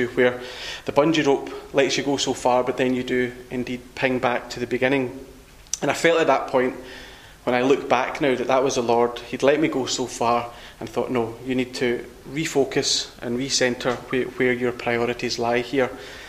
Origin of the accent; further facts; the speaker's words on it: Glasgow, Scotland, United Kingdom; I was born and brought up in Glasgow, in a non-Christian home